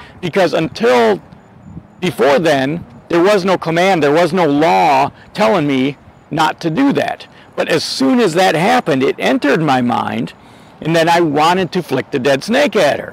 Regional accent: Georgia, United States; And I grew up in South Georgia, and kind of in the swamps of South Georgia.

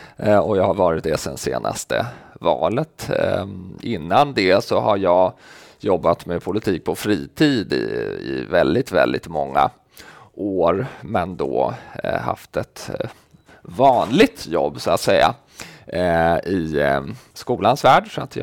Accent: Skärholmen, Stockholm County, Sweden; Jag är uppväxt ute i Skärholmen, som ju klassificerat som ett utsatt område.

